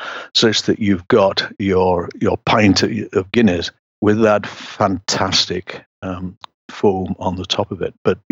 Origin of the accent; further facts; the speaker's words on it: England, United Kingdom; And being English, I like my full pint